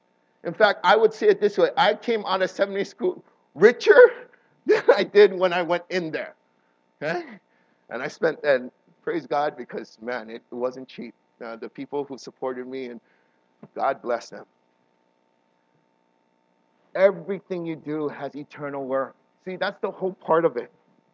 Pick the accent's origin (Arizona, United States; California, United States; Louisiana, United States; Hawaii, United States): Hawaii, United States; I'm from Hawaii. I speak, you know, a different language and all these other things.